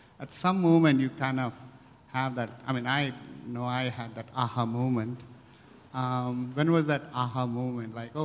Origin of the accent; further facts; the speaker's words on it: India; I'm originally from India